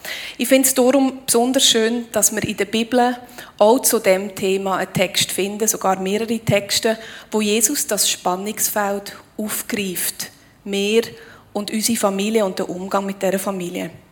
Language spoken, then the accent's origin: German; Aargau, Switzerland; now in Grosshöchstetten, Switzerland; Und ursprünglich komme ich aber aus dem Aargau, was man wahrscheinlich noch gehört, bin seit 20 Jahren im Bernbiet und will nicht mehr fort von da.